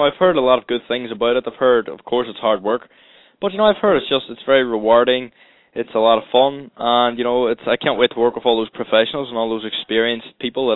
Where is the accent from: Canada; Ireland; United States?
Ireland; You know, with me being Irish alone, there could be quite a few storylines